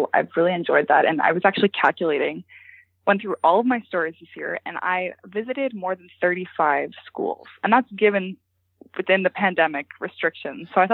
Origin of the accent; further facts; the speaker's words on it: Ontario, Canada; because I grew up in Ontario's public education system.